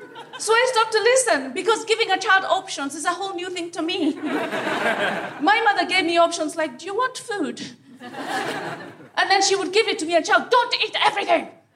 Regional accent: Kenya; I'm from Kenya

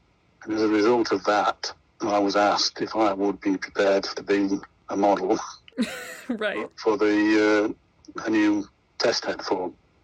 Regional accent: Sheffield, Yorkshire and the Humber, United Kingdom; I'm born and bred in Sheffield. My father was a coal miner.

